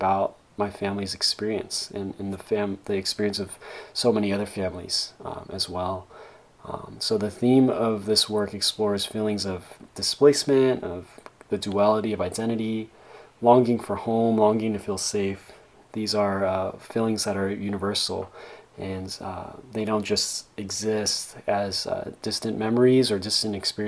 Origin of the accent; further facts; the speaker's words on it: United States; So I've always been conscious about being Japanese, but it's also very conscious that culturally I'm an American.